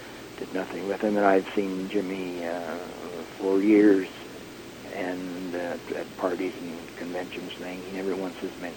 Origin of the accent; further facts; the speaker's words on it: Western Canada, Canada; I wouldn't understand that because I'm from Western Canada